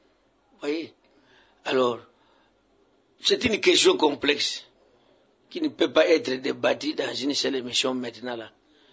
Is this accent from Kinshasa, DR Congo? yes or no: no; Kongo Central, DR Congo; quelqu'un qui se trouve à Lukungamputu, chez moi au Congo central, territoire de Kasongulu